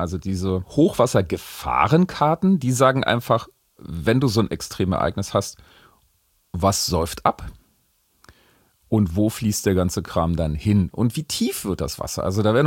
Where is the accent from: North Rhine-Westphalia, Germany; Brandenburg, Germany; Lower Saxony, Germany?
Brandenburg, Germany; Also zum Beispiel in meiner Heimat da, im Havelland.